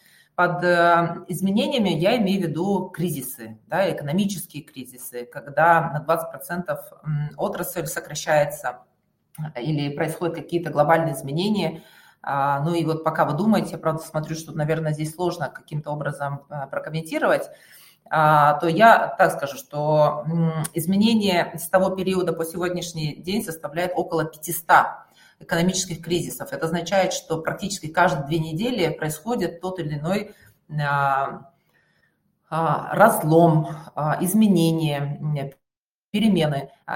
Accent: Kyrgyzstan; now in Russia; я сама родом из Кыргызстана. Сейчас я работаю в России, работала в Казахстане, в Таджикистане, в Кыргызстане.

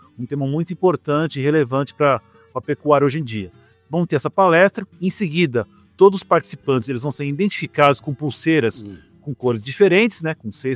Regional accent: São Paulo, Brazil; now in Rio Verde, Brazil; Eu sou de São Paulo, da capital, mas metade da minha vida eu já passei aqui em Rio Verde, né? Eu me considero um cidadão riverdense também, né?

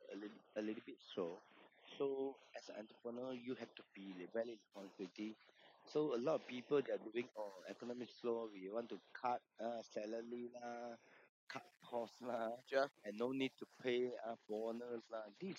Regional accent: Malaysia; I mean, I'm Malaysian. I always told people when I go overseas that Malaysia is the best country.

